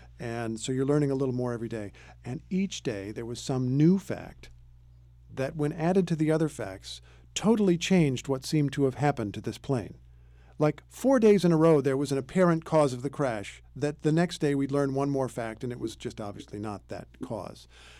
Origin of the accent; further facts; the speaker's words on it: Indiana, United States; And I grew up in Indiana, which is a very conservative state.